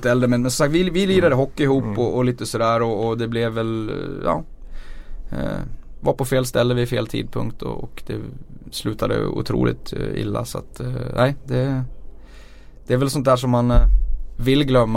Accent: Borlänge, Dalarna County, Sweden; jag tror att jag var nog ganska lugn och försynt och blyg där när jag var liten

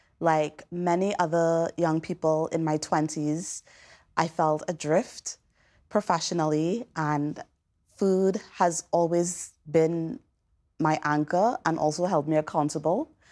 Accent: Trinidad & Tobago; As a child growing up in Trinidad, cooking at my mother's side, helping her pick herbs outside, cilantro, culantro, Spanish thyme.

